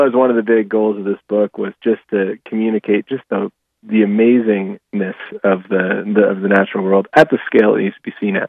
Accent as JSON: {"language": "English", "region": "Alaska", "country": "United States", "tie": "born or raised there", "said": "The Yakutat Glacier. Yeah, not far from my hometown."}